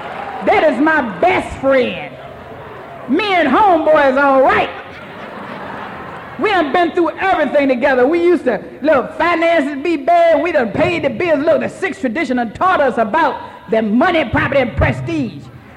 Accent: Hampton, Virginia, United States; You know, I'm come from Hampton, Virginia. You know, some of my folk out here, my sponsees, yes, they are. I love my area.

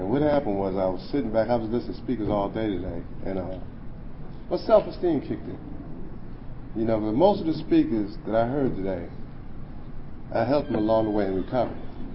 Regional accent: Washington, District of Columbia, United States; Like he said, I'm from Washington, D.C.

